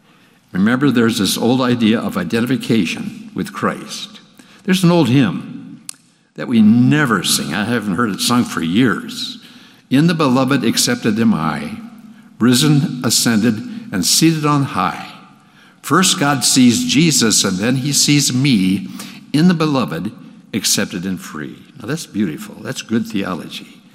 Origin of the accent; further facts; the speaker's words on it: Hinckley, Minnesota, United States; As you know, my hometown is Hinckley, Minnesota, where the men are men and pansies are flowers and the women are slightly above average.